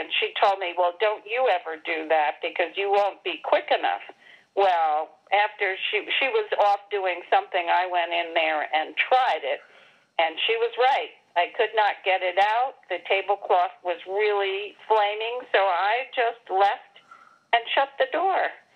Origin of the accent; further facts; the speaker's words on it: Upper Saddle River, New Jersey, United States; I grew up in Upper Saddle River, New Jersey, on a farm. It was very different than today.